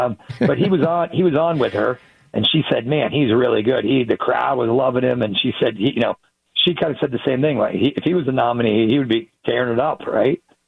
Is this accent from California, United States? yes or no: no; Pittsburgh, Pennsylvania, United States; My hometown, a little biased, right? But there's no real place you can go that's controversial in the city of Pittsburgh